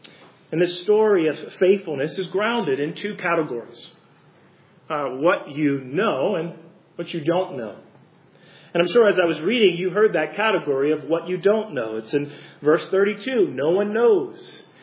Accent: New Jersey, United States; I'm from New Jersey.

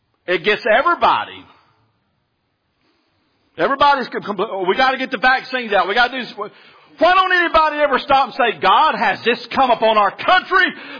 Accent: Alabama, United States; I'm from South Alabama, man. I'm telling you right now, this preaching I'm doing on these guns would not fly down there.

